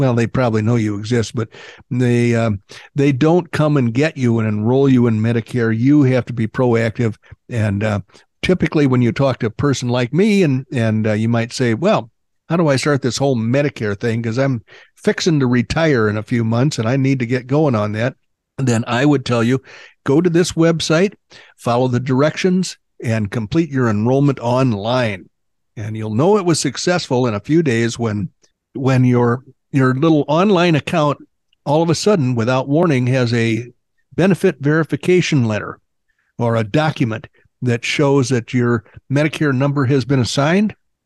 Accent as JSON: {"language": "English", "region": "Oklahoma", "country": "United States", "said": "Yeah. Oklahoma."}